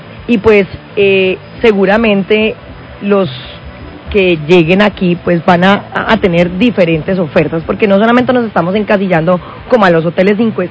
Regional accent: Cali, Valle del Cauca, Colombia; Y nosotros, como caleños, debemos hacer respetar nuestras empresas

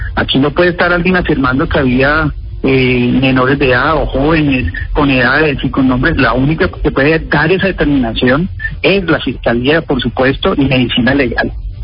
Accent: Colombia; yo solo le hago una pregunta que yo me hago como colombiano, o sea, y como ministro de Defensa

